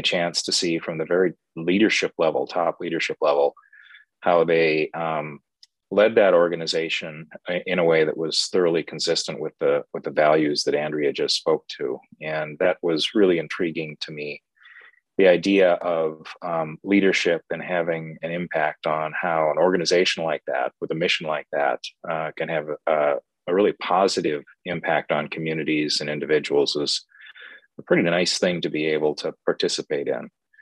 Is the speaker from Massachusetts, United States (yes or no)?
no; Hibbing, Minnesota, United States; also born or lived in California; I grew up in Hibbing, Minnesota. So I moved to the Twin Cities and went to St. Thomas to come into a more temperate climate and spent the vast majority of my career here.